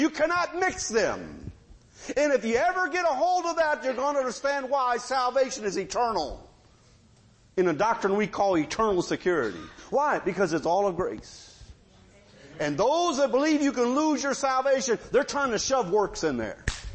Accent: United States; I got that right. I'm an American.

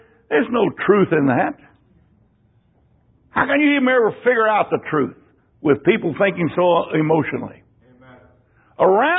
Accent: Texas, United States; born there; I'm thankful I was born in Texas. I'm thankful I was born in America.

